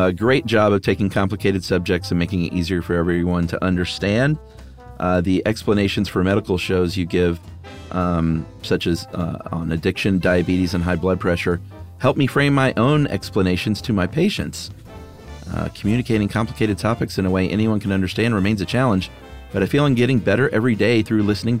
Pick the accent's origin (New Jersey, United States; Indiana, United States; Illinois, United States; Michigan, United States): Michigan, United States; Hey, guys … I'm a physician from Michigan who's been listening for many years.